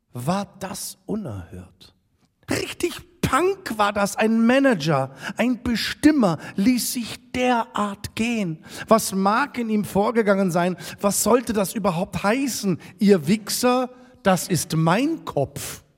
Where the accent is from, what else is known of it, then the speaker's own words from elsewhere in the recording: Munich, Bavaria, Germany; moved away as an adult; ich komme aus München, ich bin in dieser Stadt aufgewachsen worden. Ich kenne mich wirklich aus. Ich bin da groß geworden, ich kenne ihn, seit ich klein bin. Ich bin dann weg nach der Schule. Ich bin nach der Schule nach Baden-Württemberg